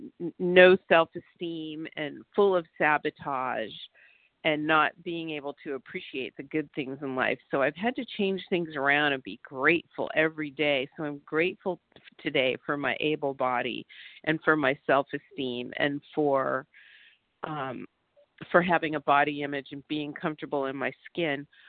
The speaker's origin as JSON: {"language": "English", "region": "California", "country": "United States", "said": "I'm from Southern California."}